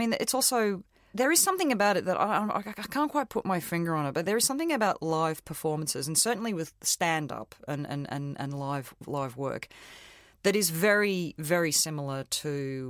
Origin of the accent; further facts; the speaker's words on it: Australia; I am Australian.